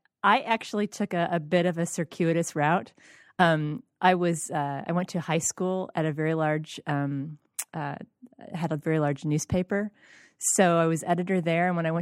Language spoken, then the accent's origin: English; Indiana, United States; now in Ann Arbor, United States; I grew up in Indiana. My parents were getting older.